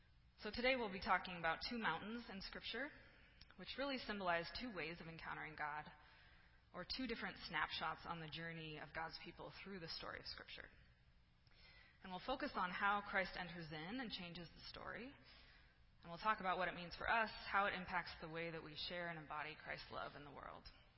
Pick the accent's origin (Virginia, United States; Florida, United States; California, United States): California, United States; I grew up among mountains. Our house was kind of in the middle of these California foothills.